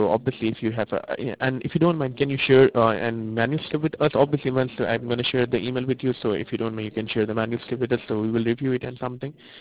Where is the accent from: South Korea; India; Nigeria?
India; English is a second language; now in United States; Yeah, I'm from India, and then I moved to US back to 2013, and I have completed my education over there.